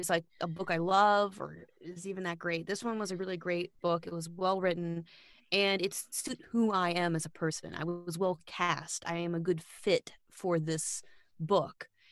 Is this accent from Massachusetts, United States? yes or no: no; New Orleans, Louisiana, United States; now in New York, United States; I'm from New Orleans and I went to an art high school.